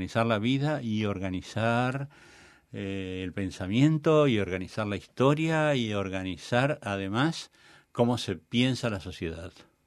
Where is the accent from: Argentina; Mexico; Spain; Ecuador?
Argentina; te digo, somos argentinos.